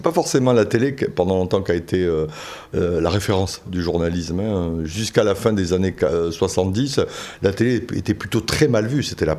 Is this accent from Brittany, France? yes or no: no; Bordeaux, Nouvelle-Aquitaine, France; Moi, je suis de Bordeaux d'origine.